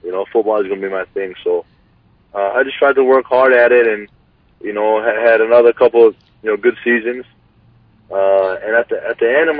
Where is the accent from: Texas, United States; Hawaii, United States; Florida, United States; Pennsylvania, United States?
Hawaii, United States; But yeah, I grew up in Kali for the most part, and right before sixth grade, moved to Paua. And attended Paua Elementary, onto Kauana Nakoa, and then eventually onto Roosevelt, where I had graduated.